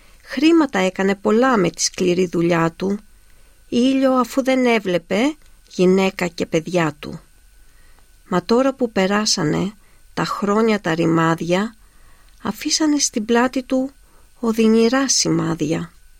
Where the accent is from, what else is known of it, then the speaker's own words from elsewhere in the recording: Australia; now in Greece; νιώθω πιο πολύ σαν μετανάστης παρά σαν Αυστραλέζα. Κάποιες φορές, όχι πάντα. Γιατί η γλώσσα είναι η ελληνική. Αυτή είναι, δεν αλλάζει. Και ας είμαι Αυστραλέζα. Με αυτή μεγάλωσα, με αυτή διδάσκω, με αυτή συναναστρέφομαι.